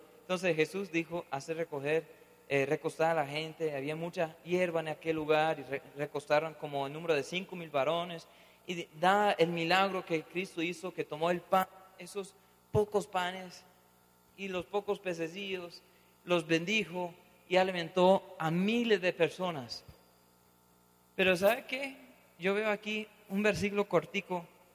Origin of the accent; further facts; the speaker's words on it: United States; now in Colombia; No sé cómo ha sido acá en Colombia, pero en mi país, en los Estados Unidos, pues hace años, hace 100 años más